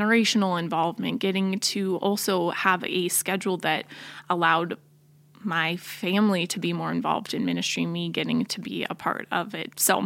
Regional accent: Portland, Oregon, United States; So I grew up in Portland, Oregon, and then I went to school at Bozeman

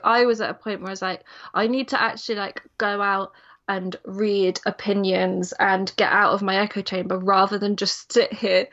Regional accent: England, United Kingdom; now in Wales; because we're English, and actually the area we live in is very much first language Welsh

